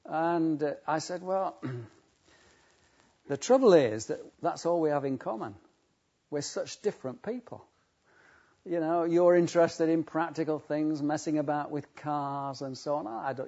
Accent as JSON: {"language": "English", "region": "Yorkshire and the Humber", "country": "United Kingdom", "said": "He came from Lancashire, I think, and I came from Yorkshire."}